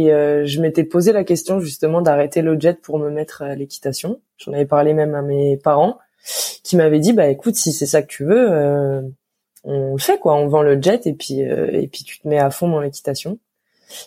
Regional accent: Lyon, Auvergne-Rhône-Alpes, France; c'est que je viens de Lyon et ma machine était sur Lyon

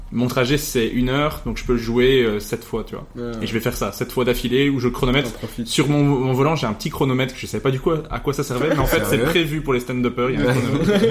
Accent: Mons, Wallonia, Belgium; je viens de Mons

